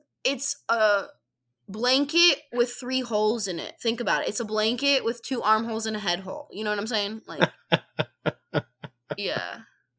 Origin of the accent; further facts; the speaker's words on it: Arizona, United States; I'm from Arizona, y'all.